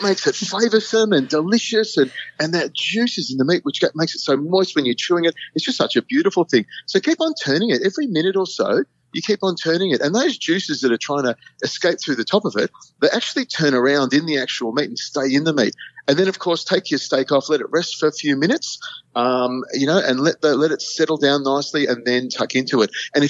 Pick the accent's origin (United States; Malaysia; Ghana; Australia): Malaysia; I was an Air Force brat. I grew up in Malaysia.